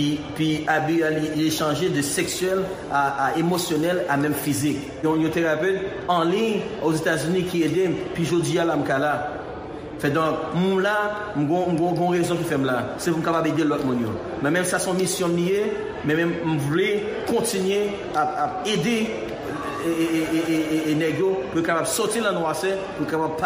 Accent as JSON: {"language": "French", "country": "Haiti", "said": "Me trouver en tant que haïtien, en tant que un garçon noir"}